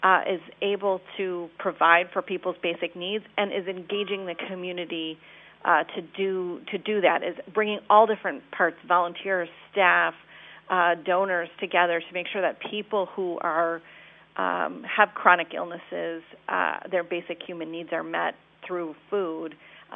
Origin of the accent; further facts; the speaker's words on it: Buffalo, New York, United States; now in Baltimore, United States; I'm actually originally from Buffalo, New York.